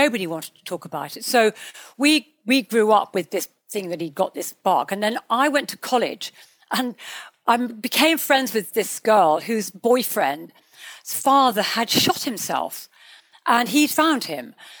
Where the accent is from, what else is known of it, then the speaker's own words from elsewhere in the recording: Tidworth, South West England, United Kingdom; also born or lived in Hampshire; Yeah, my father was in the army. So we grew up in Tidworth. And then he came out of the army when I was about 8 or 9. And then we moved to a village in Hampshire.